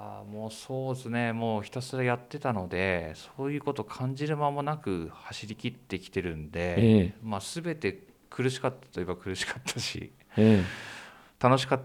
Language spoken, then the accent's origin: Japanese; Hokkaido, Japan; 地元は北海道ですね。